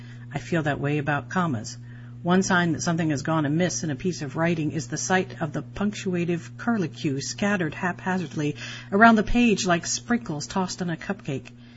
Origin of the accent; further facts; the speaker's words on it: Durham, Maine, United States; The road, its contours hugging field and forest, ran through my hometown of Durham, Maine.